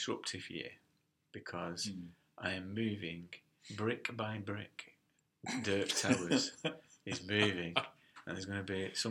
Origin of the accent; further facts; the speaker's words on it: Bolton, North West England, United Kingdom; I come from Bolton.